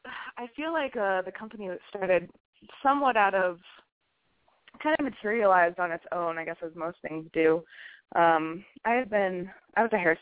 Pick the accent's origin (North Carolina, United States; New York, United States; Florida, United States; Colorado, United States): Colorado, United States; Boulder; I grew up in Boulder, Colorado, and started Capello's about 3 years ago with Benjamin Frolicsine, actually.